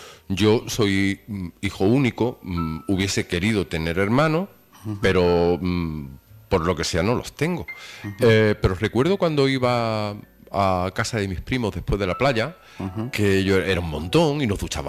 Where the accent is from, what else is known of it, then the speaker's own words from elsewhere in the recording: Spain; Y yo, como español y como ciudadano, lo tengo que decir.